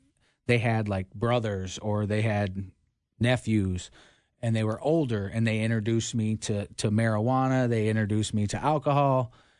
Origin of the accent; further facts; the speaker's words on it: Louisiana, United States; I grew up in Louisiana, and as I grew up in, let's say, a broken home.